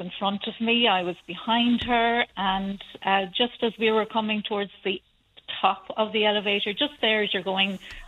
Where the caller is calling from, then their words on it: Spain; Yes, I'm ringing in from Murphy in Spain.